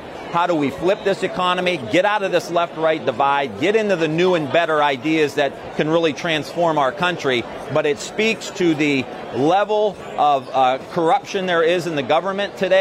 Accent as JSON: {"language": "English", "region": "Ohio", "country": "United States", "said": "And I come from Ohio. We hunt."}